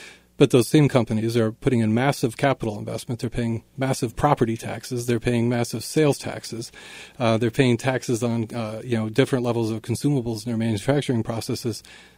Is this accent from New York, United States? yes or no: no; Spirit Lake, Iowa, United States; I grew up in Spirit Lake